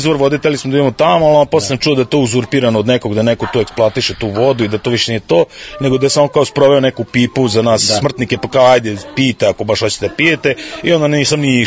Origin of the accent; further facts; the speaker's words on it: Novi Sad, Vojvodina, Serbia; ja sam iz Novog Sada, a svi koji znaju šta je to, mi smo ono na verovatno nultoj nadmorskoj visini i kod nas je zrak kao na močvari.